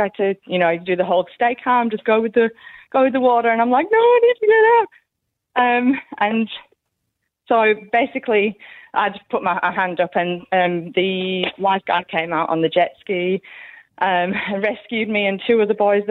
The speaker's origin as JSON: {"language": "English", "town": "Huddersfield", "region": "Yorkshire and the Humber", "country": "United Kingdom", "said": "I'm actually from Huddersfield in West Yorkshire, from the UK."}